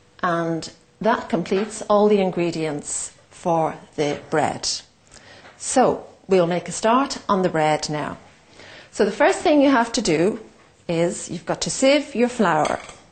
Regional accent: Dublin, Leinster, Ireland; And I am from Dublin, Ireland

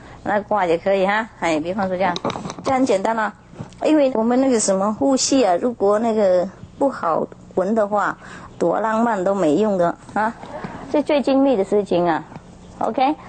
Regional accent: Vietnam; Chinese is a second language; 我们越南人说牙和头发哈

